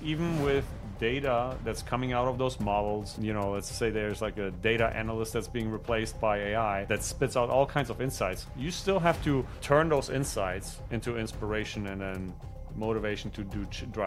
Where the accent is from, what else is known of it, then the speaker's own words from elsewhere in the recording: Germany; English is a second language; moved away as an adult; now in United States; I'm originally from Germany. I was an industrial engineer, came to the States to start a couple of companies